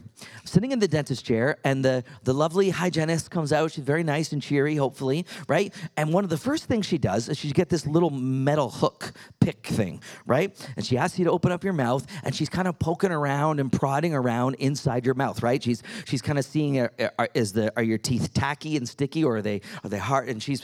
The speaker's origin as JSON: {"language": "English", "region": "Ontario", "country": "Canada", "moved": "yes", "lives_now": "Nashville, United States", "said": "Nashville, Tennessee area, and we're actually originally both Canadian, from not too far from Toronto, but we are American citizens now, and we love being in the U.S."}